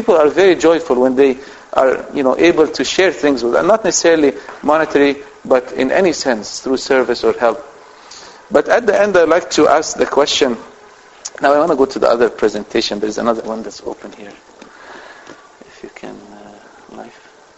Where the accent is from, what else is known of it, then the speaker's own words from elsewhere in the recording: Toronto, Ontario, Canada; I come from Toronto, that is even colder than down here.